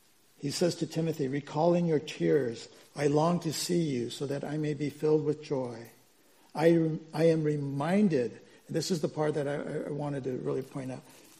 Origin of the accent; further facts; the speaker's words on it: Okinawa, Japan; I grew up in Okinawa, Japan. And my father was a civilian working for the U.S. Air Force